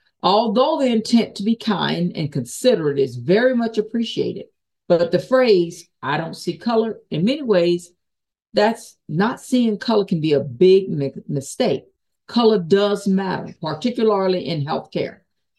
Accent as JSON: {"language": "English", "region": "the South", "country": "United States", "tie": "born there", "said": "I was born in the South and I was a sharecropper's daughter."}